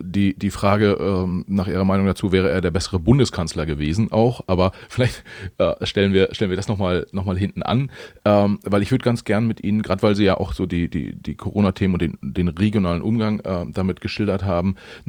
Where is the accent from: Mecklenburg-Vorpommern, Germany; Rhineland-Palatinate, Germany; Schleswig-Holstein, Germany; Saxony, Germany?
Mecklenburg-Vorpommern, Germany; now in Hamburg, Germany; so ich als Mecklenburger, der aktuell in Hamburg lebt, schaue drauf